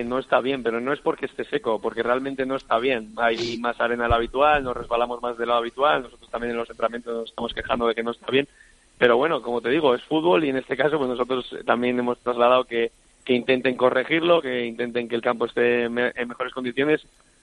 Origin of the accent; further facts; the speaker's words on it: San Sebastián, Basque Country, Spain; now in Majadahonda, Spain; vengo de Donosti, que en San Sebastián no existen los atascos.